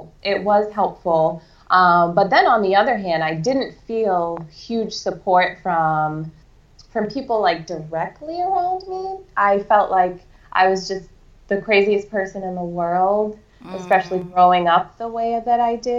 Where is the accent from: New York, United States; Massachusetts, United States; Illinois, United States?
Massachusetts, United States; Boston; I grew up in Boston, so I was a city girl, not really being on a farm and knowing where my food came from.